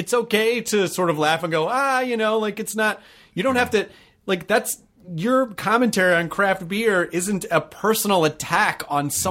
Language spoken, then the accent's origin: English; Tennessee, United States; I'm from Tennessee.